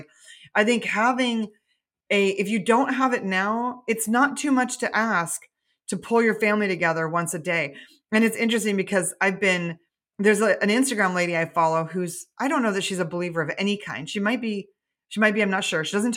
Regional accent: United States; You know, we are American citizens, so we have the protection of our government.

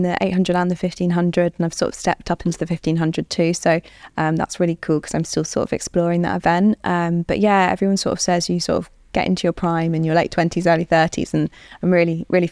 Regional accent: Bethany, Manchester, Jamaica; I think my memories of growing up in Jamaica are really fond because I lived in a really rural part of Jamaica in the hills in Manchester, a really tiny village called Bethany.

